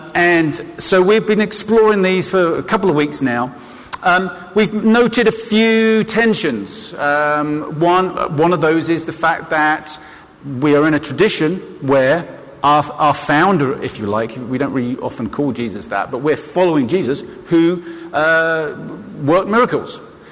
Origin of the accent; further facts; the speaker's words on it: England, United Kingdom; I think it may be something to do with growing up in England.